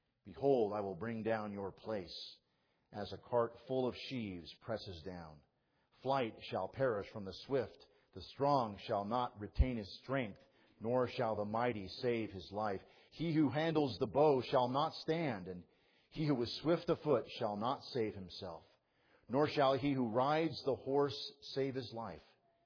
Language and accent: English; San Jose, California, United States; I grew up in San Jose, California. And when I grew up, San Jose was really known for nothing more than plums and apricots, peaches and strawberries.